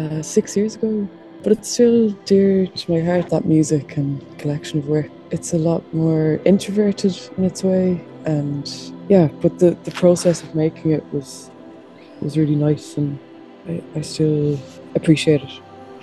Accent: Connemara, Connacht, Ireland; also born or lived in Dublin; I moved from Dublin to Connemara, which is where I grew up, where my family are from.

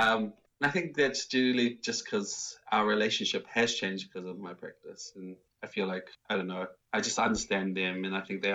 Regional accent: Nelson, New Zealand; in my experiences of growing up in Nelson, and how brownness is somewhat of a spectacle.

